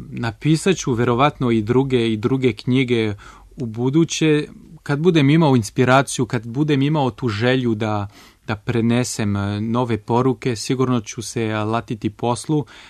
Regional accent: France; now in Serbia; život u Srbiji mi se sviđa. Ja sam imao srećno detinjstvo u Francuskoj, a ja sam siguran da moja ćerka će imati prelepo i srećno detinjstvo ovde u Srbiji.

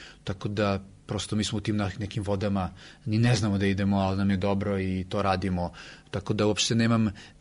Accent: Belgrade, Serbia; ja sam odrastao u Beogradu, doba socijalizma, odnosno SFRJ.

